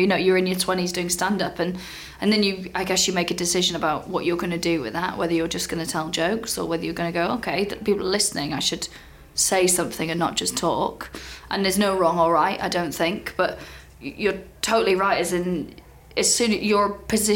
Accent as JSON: {"language": "English", "region": "Wales", "country": "United Kingdom", "accent": "neutral", "said": "I've always had, like, a weirdly neutral accent. I never sounded like the people back home in Wales. None of my friends did, even the first language Welsh people. So people would be like, you don't sound very Welsh."}